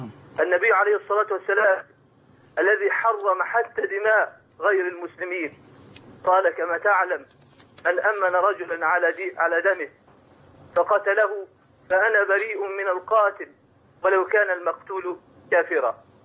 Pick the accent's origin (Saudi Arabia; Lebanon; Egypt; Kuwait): Egypt; أن يرفع هذه الفتنة عن بلادنا مصر،